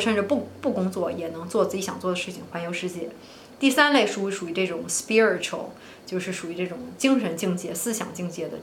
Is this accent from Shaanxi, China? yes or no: no; Beijing, China; 比如说他住在北京或者说上海，就北京是我家乡，就说北京吧，污染挺严重的，人多车多